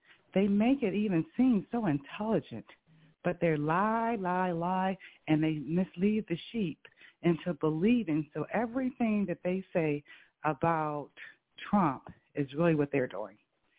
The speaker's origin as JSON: {"language": "English", "country": "United States", "said": "we as Americans, because we are an American, okay?"}